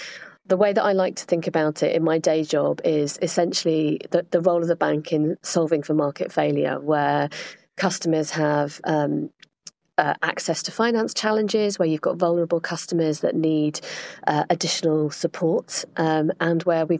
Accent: South West England, United Kingdom; But I'm basically from Cornwall. I'm a Cornish girl.

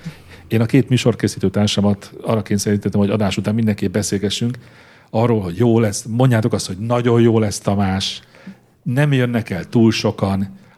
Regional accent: Eger, Heves, Hungary; Én egri gyerek vagyok, én minden, de minden ősszel voltam szüretelni hétekig.

